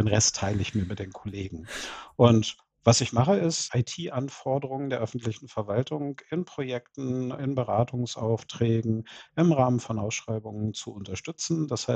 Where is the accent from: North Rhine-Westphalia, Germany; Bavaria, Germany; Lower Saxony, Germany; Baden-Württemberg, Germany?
Lower Saxony, Germany; born there; Ich komme als gebürtiger Niedersachse aus der Kraftfahrzeugtechnik.